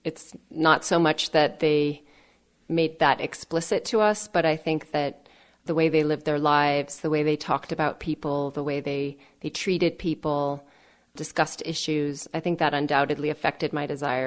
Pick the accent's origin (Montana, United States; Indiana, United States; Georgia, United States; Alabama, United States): Montana, United States; Missoula; I grew up in Missoula, and my father was a professor, still is teaching at the University of Montana.